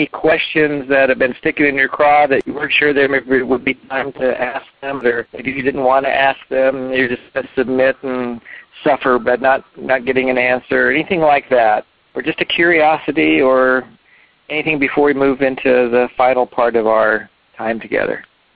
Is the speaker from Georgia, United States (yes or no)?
yes; Atlanta, Georgia, United States; growing up in Atlanta and going to the schools that I went to and so forth